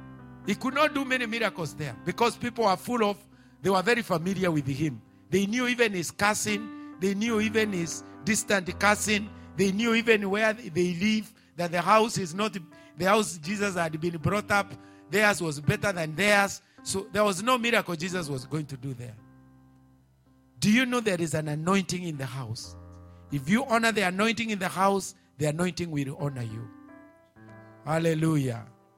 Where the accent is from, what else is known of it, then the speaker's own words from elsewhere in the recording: Kenya; And I come from Kenya. I come from Kenya. I am blessed.